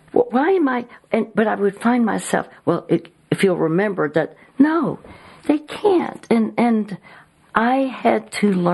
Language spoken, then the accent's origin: English; Dallas, Texas, United States; I'm from Dallas, Texas.